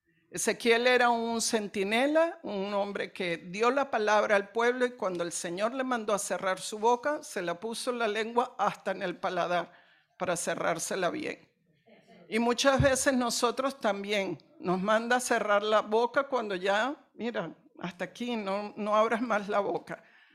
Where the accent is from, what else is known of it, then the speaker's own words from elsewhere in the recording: Barcelona, Catalonia, Spain; yo vengo de Barcelona, yo podría quedarme en una iglesia en Barcelona